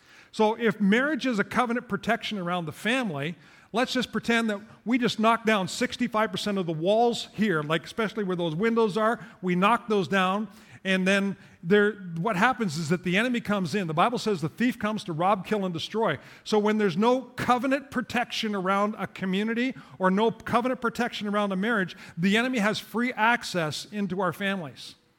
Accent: Trenton, Ontario, Canada; When I was growing up in Southern Ontario in the Trenton Belleville area

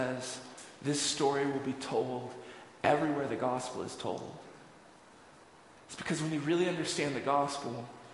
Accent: the South, United States; I grew up in the South. We had Easter pageants.

